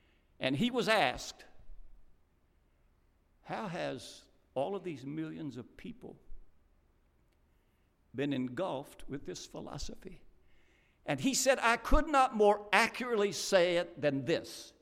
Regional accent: Kentucky, United States; now in Florida, United States; She was from Michigan. I was from Kentucky.

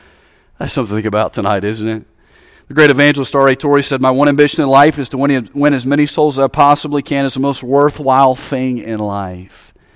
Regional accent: Odenville, Alabama, United States; I said, I want to go, but I'm from Odenville, Alabama, and I've never seen this many people in my life.

